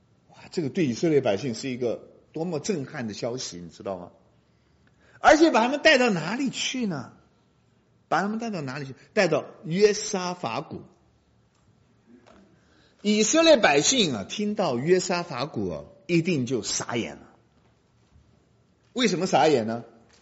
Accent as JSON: {"language": "Chinese", "country": "China", "said": "所以有的时候我跟那些老外讲，我说我跟你讲，你听到讲我们中国人的事啊"}